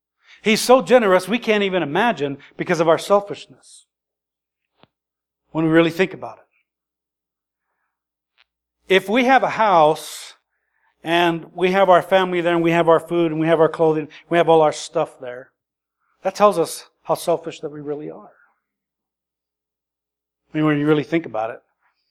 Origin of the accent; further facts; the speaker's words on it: Idaho, United States; Obviously, I grew up in Idaho.